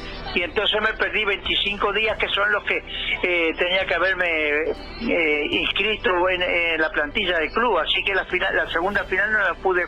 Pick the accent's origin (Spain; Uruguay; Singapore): Uruguay; Lo viví como todo uruguayo.